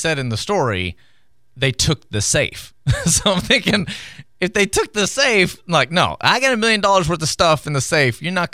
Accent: Tennessee, United States; I grew up in Tennessee.

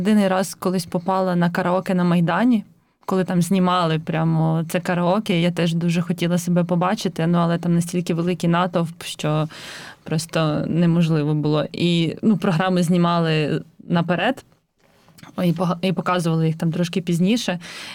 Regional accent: Kyiv Oblast, Ukraine; born there; Я народилася в Київській області, я не з Галичини, я тут приїжджа 5 років, як.

